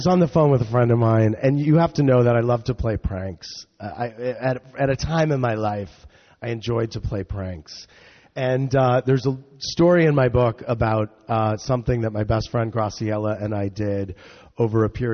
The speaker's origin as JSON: {"language": "English", "town": "St. Louis", "region": "Missouri", "country": "United States", "said": "And I hated Mexican food at the time because I was from St. Louis."}